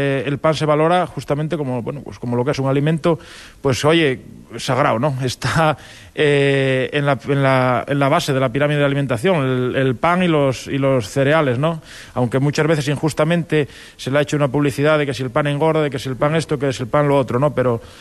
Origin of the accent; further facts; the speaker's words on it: Ibias, Asturias, Spain; born there; yo de Ibias, yo soy un enamorado de Ibias, de la tierra donde nací, ¿no?